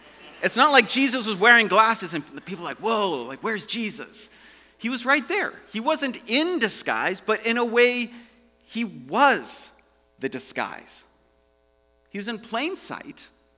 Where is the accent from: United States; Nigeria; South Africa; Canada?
Canada; Edmonton, Alberta; I grew up in Edmonton, so this was at West Edmonton Mall.